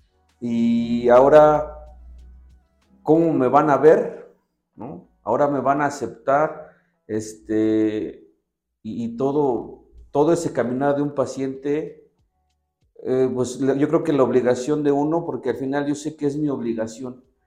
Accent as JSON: {"language": "Spanish", "region": "Hidalgo", "country": "Mexico", "said": "soy orgullosamente hidalguense y lo quiero recalcar porque he podido llevar a mi estado a muchos lugares y he podido presumir de mi estado en muchos lugares"}